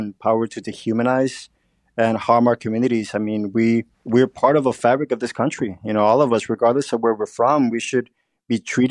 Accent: California, United States; I'm here as a Californian, as a husband, as a member of the LGBTQ community, and as a formerly undocumented immigrant and former DACA recipient

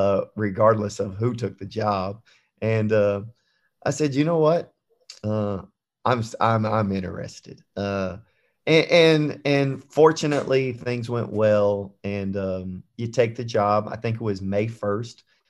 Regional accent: Houston, Texas, United States; We're both going to recruit Texas. We're both from Houston. We're very similar.

